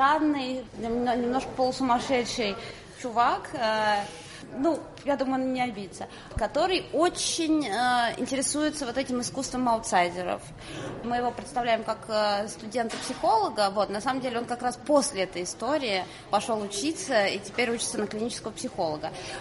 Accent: Russia; я журналист из России

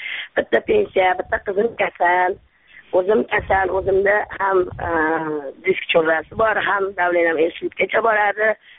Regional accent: Samarkand, Samarqand Region, Uzbekistan; Samarqand.

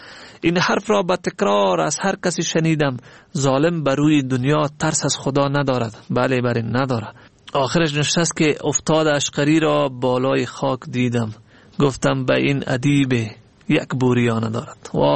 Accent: Afghanistan; واقعا که ما افغانم

